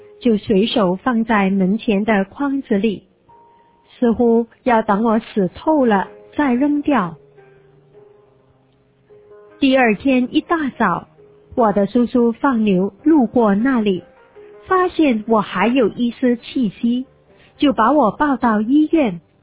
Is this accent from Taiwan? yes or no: no; Henan, China; born there; 我出生在河南省一个偏僻的乡村，那里的贫穷和落后已是尽人皆知。而且我生在1956年